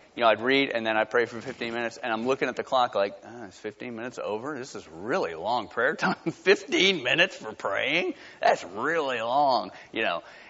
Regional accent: Valdosta, Georgia, United States; Listen, I grew up in Valdosta, Georgia. It's all about football, folks.

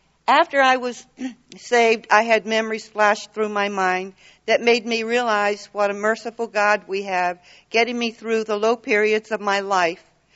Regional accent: North Carolina, United States; Good morning. … I grew up in North Carolina. Our parents took us to church.

